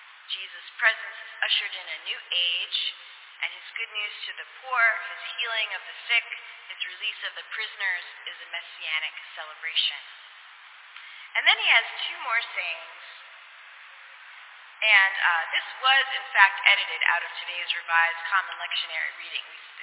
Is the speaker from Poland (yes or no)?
no; New Jersey, United States; I'm not a philosopher, but I am from New Jersey, so I can relate to this.